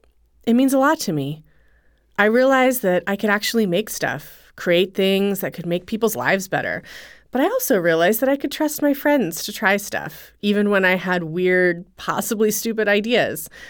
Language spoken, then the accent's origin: English; Los Angeles, California, United States; born there; I was born in Los Angeles in a small one-story house packed full of my family.